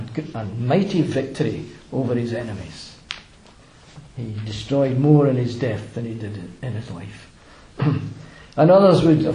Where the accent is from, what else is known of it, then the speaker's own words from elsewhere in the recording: Glasgow, Scotland, United Kingdom; born there; or even the fact that I was born in Glasgow